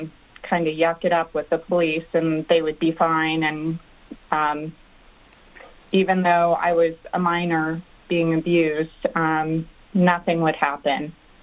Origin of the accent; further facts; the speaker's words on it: Northeast, United States; I grew up in the Northeast in a very nice small town.